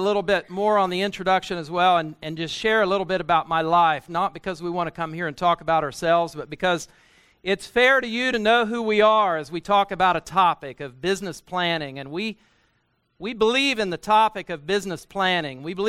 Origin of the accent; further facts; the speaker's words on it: Kansas, United States; I come from South Central Kansas, grew up in Northwest Kansas, and it's a long, long ways away.